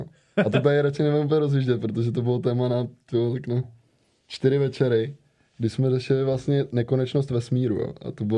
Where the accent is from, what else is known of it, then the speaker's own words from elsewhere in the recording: Brno, South Moravian Region, Czechia; now in Prague, Czech Republic; jsem vlastně z Brna pak přišel do Prahy